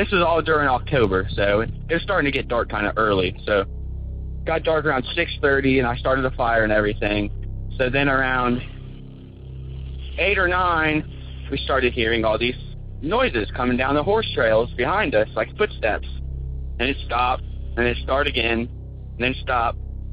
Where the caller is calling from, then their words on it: Galloway, Ohio, United States; Hey, Tony and Jenny. … I'm from Galloway, Ohio